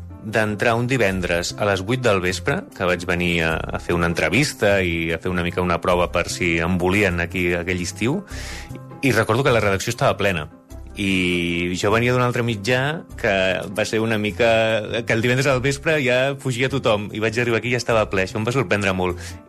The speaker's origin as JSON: {"language": "Catalan", "town": "Barcelona", "region": "Catalonia", "country": "Spain", "said": "tinc 40 anys, sóc del Poble Sec"}